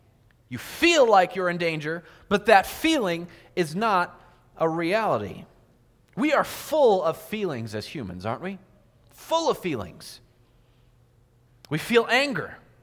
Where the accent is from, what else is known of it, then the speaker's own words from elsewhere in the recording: Fallbrook, California, United States; I grew up playing around in the ocean. I grew up in Fallbrook, California, about 15 minutes from the ocean.